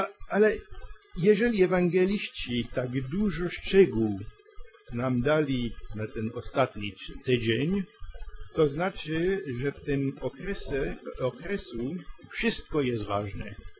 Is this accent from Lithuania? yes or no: no; France; accent: French; Polish is a second language; To proszę o przebaczenie, także i do mojego francuskiego akcentu.